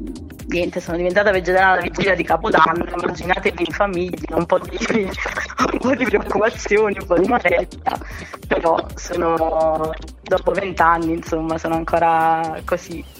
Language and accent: Italian; Salerno, Campania, Italy; ho 35 anni e sono di Salerno.